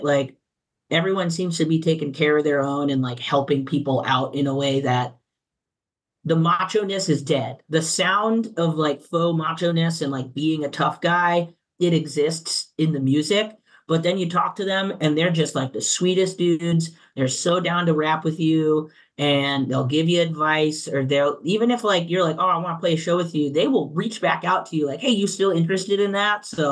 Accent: New England, United States; I mean, I'm from New England, and I tell people right to their face if I don't like them

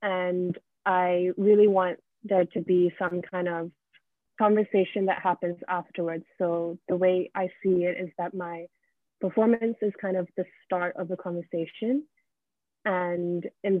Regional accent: Singapore; I did the first performance around 2 years ago in Singapore, which is my hometown.

